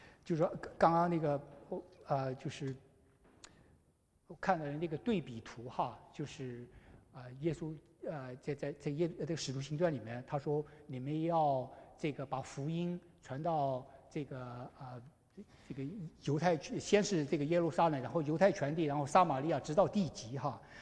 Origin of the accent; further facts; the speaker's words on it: China; 对于我们中国人来说，也有这样的情况吗？